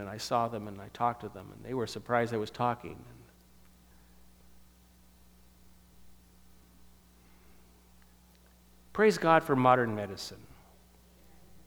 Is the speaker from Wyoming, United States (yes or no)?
no; San Diego, California, United States; oh, San Diego, my hometown, it's where we'd grown up.